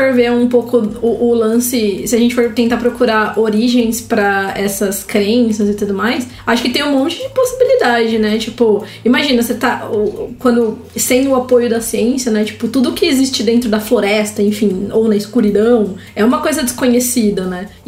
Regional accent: Campinas, São Paulo, Brazil; now in Paulínia, Brazil; Eu moro no interior, moro em Paulínia, que é pertinho de Campinas, né? Eu sou de Campinas e morei a vida inteira aqui.

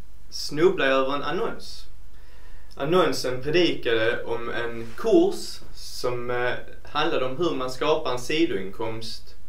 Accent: Skåne, Sweden; accent: Skåne dialect; Ja, jag har försökt rätta ut min skånska dialekt

